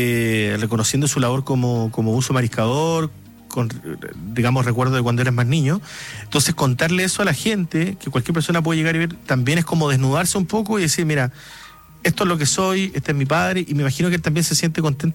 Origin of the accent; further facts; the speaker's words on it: Magallanes, Chile; hay yo que soy magallánico conozco perfectamente este sonido